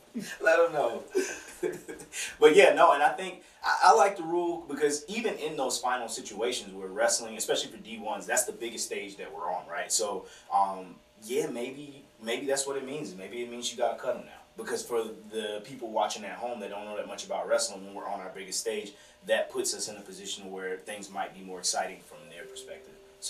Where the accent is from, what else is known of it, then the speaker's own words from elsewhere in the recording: United States; I'm American and I like folk style.